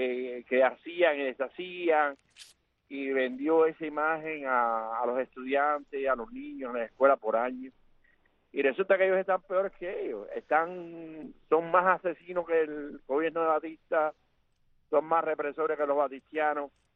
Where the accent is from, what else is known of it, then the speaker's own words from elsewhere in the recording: Cuba; Dios bendiga al colectivo de El Revoltillo, a todo mi pueblo cubano.